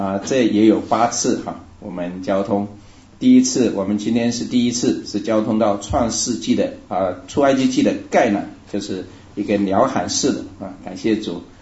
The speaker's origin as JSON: {"language": "Chinese", "region": "Hubei", "country": "China", "tie": "born or raised there", "moved": "yes", "lives_now": "United States", "said": "我老家是湖北的。感谢神，来美国超过30年了。"}